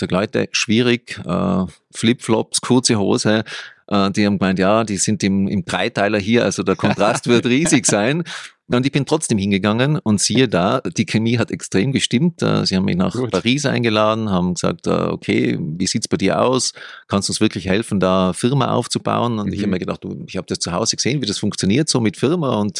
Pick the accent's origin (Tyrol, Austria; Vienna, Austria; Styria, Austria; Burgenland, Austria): Tyrol, Austria; ich komme aus Tirol